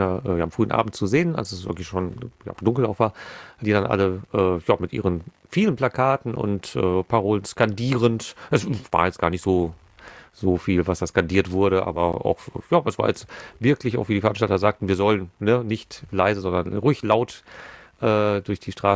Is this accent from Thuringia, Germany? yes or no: no; Hagen, North Rhine-Westphalia, Germany; born or raised there